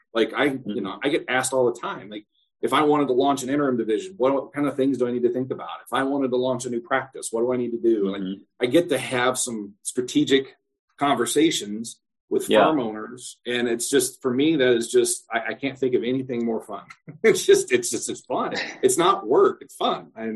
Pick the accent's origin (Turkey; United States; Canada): United States; Midwest; I'm born and raised in the Midwest, so I'm a very trusting person.